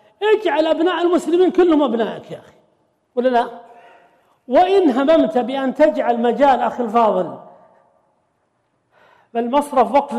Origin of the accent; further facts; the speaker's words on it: Al-Qassim, Saudi Arabia; لا إحنا عندنا بالقصيم أبو البنت